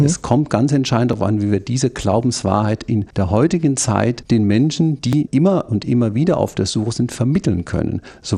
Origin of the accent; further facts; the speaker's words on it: Rhineland, Germany; ich nenne meine Heimat das Rheinland, ich nenne aber auch Teile Bayerns